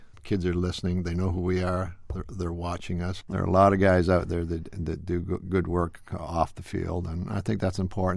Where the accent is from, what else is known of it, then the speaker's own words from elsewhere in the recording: Canada; It growing up in Canada, being a young boy